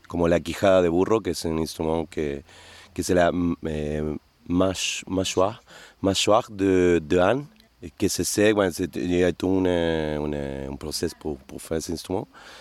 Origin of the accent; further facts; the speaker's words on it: Chile; je viens du Chili